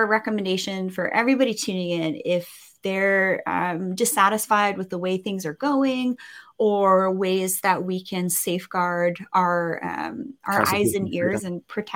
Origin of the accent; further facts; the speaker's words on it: Canada; And I will share that as a Canadian, as a registered nurse, I have had two appointments with my local MLA be canceled.